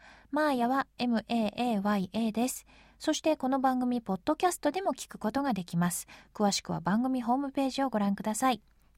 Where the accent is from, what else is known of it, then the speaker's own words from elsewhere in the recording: Tokyo, Japan; 私もまあ東京育ちですけど、